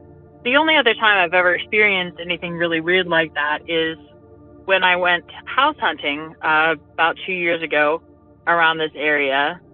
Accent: Illinois, United States; I'm from Illinois.

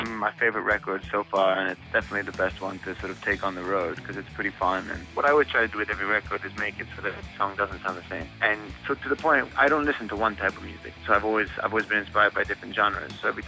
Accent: Switzerland; also born or lived in London / Italy / United States; I'm born in London, but I grew up in Switzerland. I spent a lot of time sort of living, traveling through Italy growing up, because we always had family there. And then spent a lot of time in America, and it's kind of been a bit of a mishmash.

